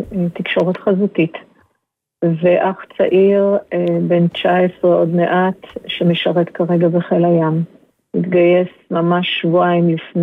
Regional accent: Tzoran, Central District, Israel; אנחנו מצורן

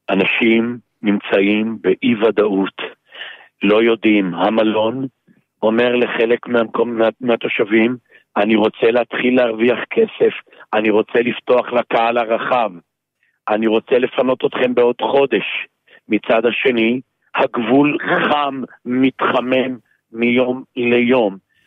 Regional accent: Northern District, Israel; born there; אני אומר את זה אחרי שאני נולדתי פה, מגדל את הילדים שלי פה

